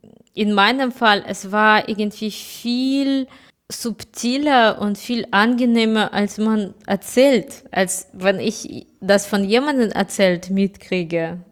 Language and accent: German; Kyiv, Ukraine; Also ich komme aus Kiew und meine Stadt ist überhaupt nicht unter Beschuss.